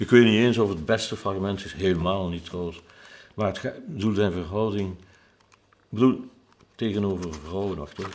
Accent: Belgium; accent: Belgian; Op een bepaald moment sprak ik Frans als een Fransman. Nu ben ik weer 18 jaar hier in Brussel en mijn Belgisch accent moet u er maar bij nemen.

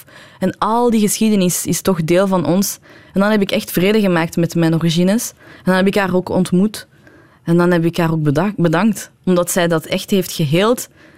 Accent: Iran; ik ben een Iraanse vrouw. En dan besefte ik, oh my god, ik ben eigenlijk heel Iraans.

